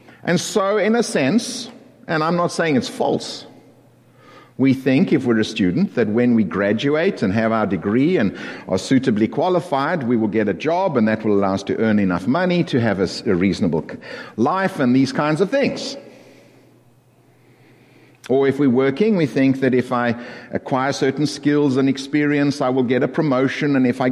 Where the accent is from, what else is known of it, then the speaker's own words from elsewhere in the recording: South Africa; now in Canada; I'm a South African and a Canadian, which is somewhat of a unique blend, so that now I'm not quite an entirely South African, but I'm certainly not quite an entirely Canadian either.